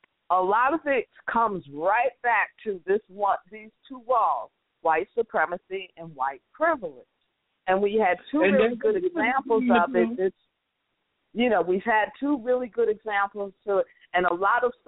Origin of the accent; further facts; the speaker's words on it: New York, United States; Man, I'm from New York.